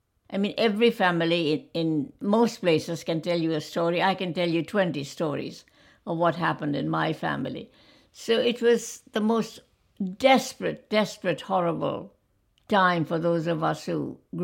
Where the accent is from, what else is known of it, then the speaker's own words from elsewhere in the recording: India; born there; I was born in 1933 in British India. So we were very much a colony at that time.